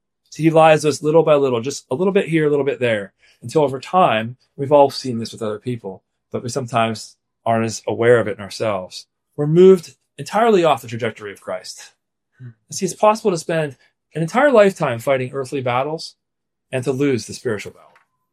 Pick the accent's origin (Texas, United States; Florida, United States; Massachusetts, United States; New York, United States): New York, United States; also born or lived in Philadelphia; Now, so I'm like New Yorker. I was in Philly for a lot of years.